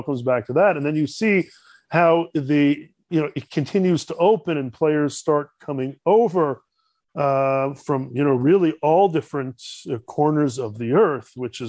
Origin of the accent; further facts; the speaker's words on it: Canada; as a Canadian, of course, it was unfortunate that they did not make the Olympic Games last year.